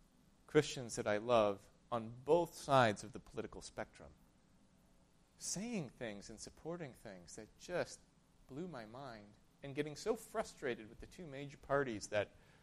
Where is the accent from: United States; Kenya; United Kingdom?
United States; Minnesota; I am a white, male, evangelical from the Midwest. I grew up in Minnesota.